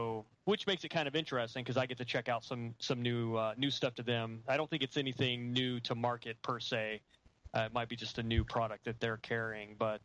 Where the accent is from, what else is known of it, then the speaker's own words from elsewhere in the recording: Houston, Texas, United States; I grew up in Houston, so I'm used to that kind of year-round nice weather sort of a thing